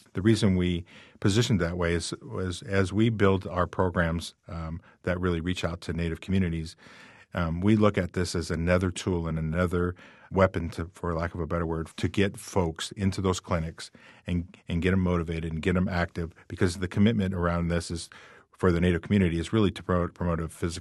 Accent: Montana, United States; enrolled member of the Fort Peck tribes in northeastern Montana.

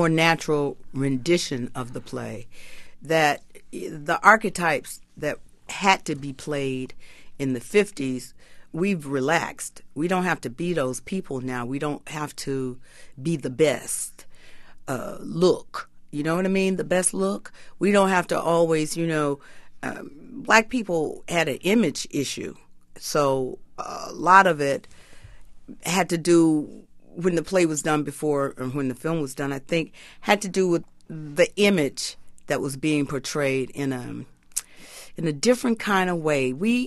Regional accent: Atlanta, Georgia, United States; I'm from Atlanta. Yes, I am.

